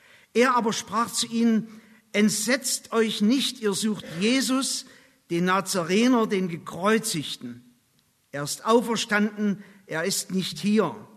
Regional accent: Saxony, Germany

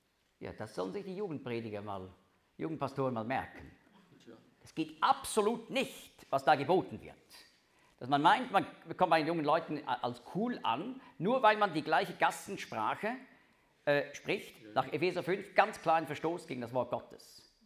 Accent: Switzerland; Ich darf das jetzt als Schweizer nicht sagen.

